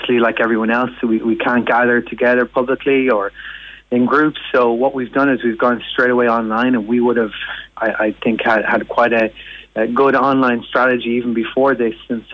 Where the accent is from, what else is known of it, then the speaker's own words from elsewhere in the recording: Newbridge, Leinster, Ireland; now in Dublin, Ireland; Our first one, original location, is in Newbridge in County Kildare, in my hometown.